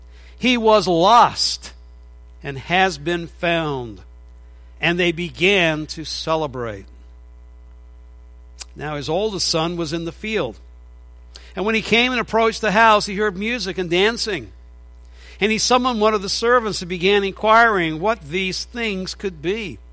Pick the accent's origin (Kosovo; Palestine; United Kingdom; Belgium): United Kingdom; England; now in United States; growing up in England